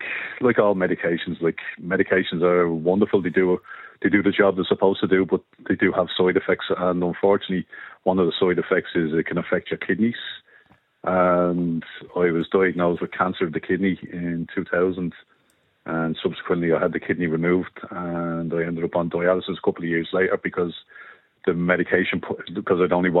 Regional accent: Coolock, Leinster, Ireland; but she knew I was from Coolock, obviously

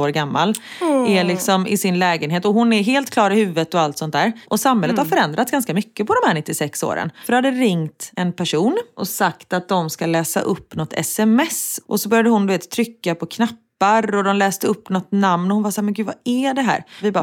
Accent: Gothenburg, Västra Götaland County, Sweden; accent: Gothenburg dialect; I och med att jag lärde mig rikssvenska när jag gick på Balettakademin, så blev det liksom att när jag gick in i jobbmode så blev det att jag slätade bort min göteborgska.

